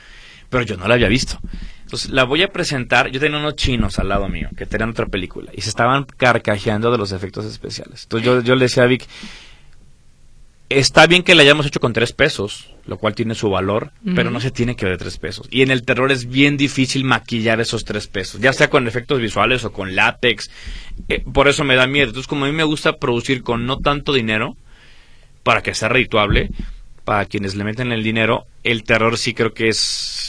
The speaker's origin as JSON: {"language": "Spanish", "country": "Argentina", "said": "Yo creo que soy tan argentino, como digo por ahí, que soy tan tanguero, que me encanta el sufrimiento."}